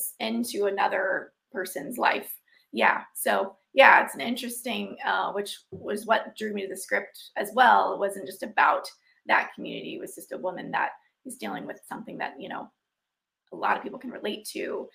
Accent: Texas, United States; also born or lived in Florida; So I'm from Texas originally, and I went to school in Florida. So I came back to Texas to kind of get my bearings

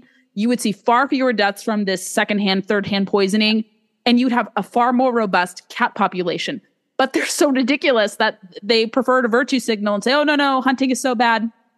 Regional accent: California, United States; Like California, my home state, put a moratorium the year before I was born in 1990.

